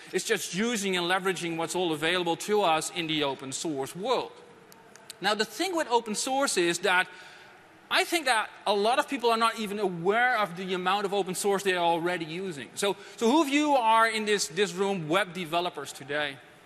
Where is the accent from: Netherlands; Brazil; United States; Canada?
Netherlands; English is a second language; I come from the Netherlands.